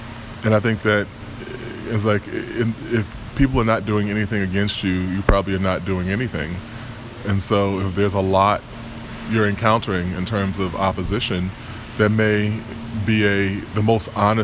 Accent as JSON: {"language": "English", "town": "New York City", "region": "New York", "country": "United States", "tie": "born or raised there", "said": "of course, I'm a New Yorker, native New Yorker"}